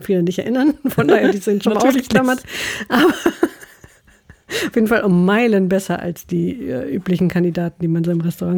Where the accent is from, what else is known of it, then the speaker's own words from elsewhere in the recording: Germany; Ich habe mal ein belgisches IPA getrunken, aber ob das als Bier zählt, mag man mir als Deutscher jetzt.